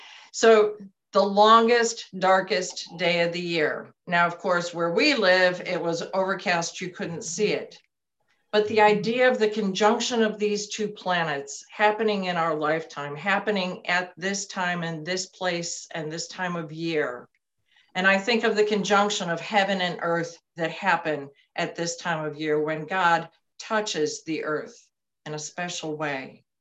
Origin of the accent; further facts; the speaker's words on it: United States; Now, as an American, I don't think of the Holy Land as being the center of the universe.